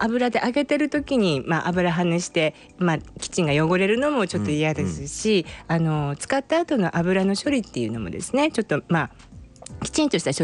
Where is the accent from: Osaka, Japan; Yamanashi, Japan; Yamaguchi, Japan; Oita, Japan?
Oita, Japan; 私の実家の大分からあのカボスがちょっと届きましたので